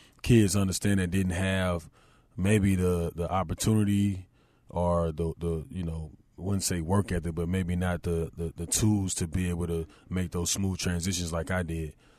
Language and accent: English; Charlotte, North Carolina, United States; I'm from West Boulevard. I'm from West Charlotte, born and raised.